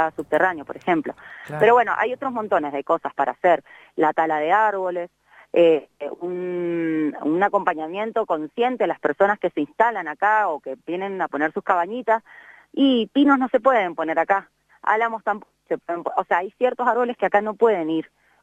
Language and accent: Spanish; Buenos Aires, Argentina; yo por ejemplo, no sé, soy de Buenos Aires